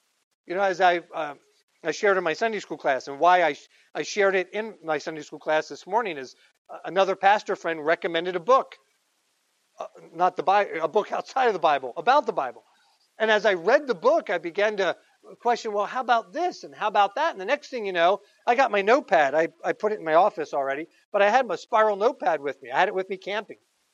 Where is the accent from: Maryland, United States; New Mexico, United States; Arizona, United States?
Maryland, United States; Baltimore; Many of you know I was born in Baltimore, lived in Baltimore for a number of years.